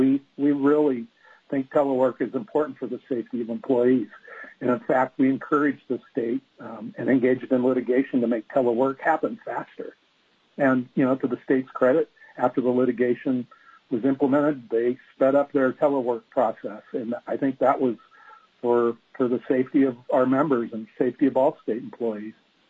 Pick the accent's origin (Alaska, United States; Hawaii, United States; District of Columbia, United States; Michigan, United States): Alaska, United States; Juneau; now in Anchorage, United States; I'm born and raised in Alaska. I've worked in rural Alaska. I grew up in Juneau, and now I live in Anchorage.